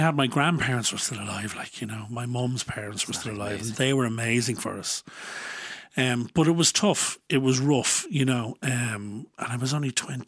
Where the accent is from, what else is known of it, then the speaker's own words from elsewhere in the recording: Dublin, Leinster, Ireland; Home was Raheny. Well, Raheny, if you were applying for a job, Coolock, if you were signing on. And if you're in a fight, it was even more. So, yeah, I'm a true blue Northside Dub.